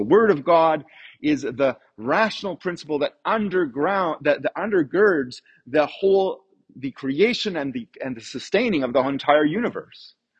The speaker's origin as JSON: {"language": "English", "country": "Canada", "said": "I'm Canadian and therefore I like donuts and hockey."}